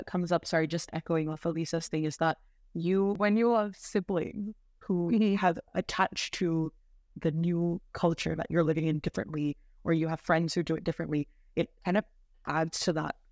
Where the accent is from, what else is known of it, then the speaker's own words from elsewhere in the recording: Pune, Maharashtra, India; first language Marathi; English is a second language; my first language is Marathi. I grew up in Pune, Mumbai, and we'd go back, but I wasn't considered Maharashtrian or Indian